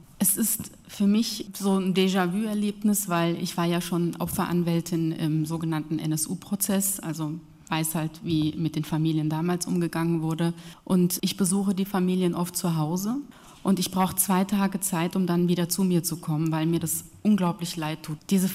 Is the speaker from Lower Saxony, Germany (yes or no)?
no; Marburg, Hesse, Germany; Dann sage ich, immer, ich komme aus Marburg. Ja, ich bin dort geboren. Mittelhessin, ja